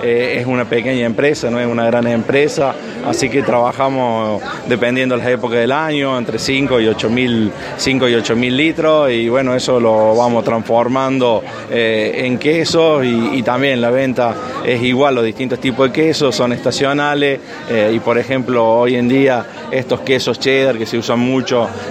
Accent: Villa María, Córdoba, Argentina; nosotros somos de Villa María.

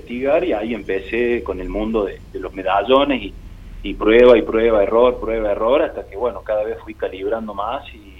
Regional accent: Jesús María, Córdoba, Argentina; also born or lived in Colonia Caroya; tengo 33 años, uh-huh. Soy de acá de Jesús María, nacido en Colonia Carolla y bueno, soy muy viajero.

